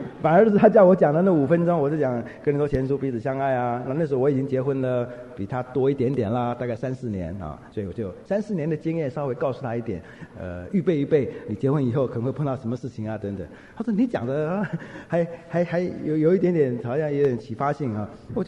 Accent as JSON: {"language": "Chinese", "region": "northern Taiwan", "country": "Taiwan", "said": "那我是北部的。"}